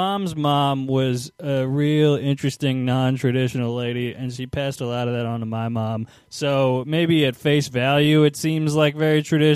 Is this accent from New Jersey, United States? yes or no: no; Virginia, United States; Yeah, and my hometown is not as southern feeling as your hometown, but it is Virginia, and it is a very different environment than here.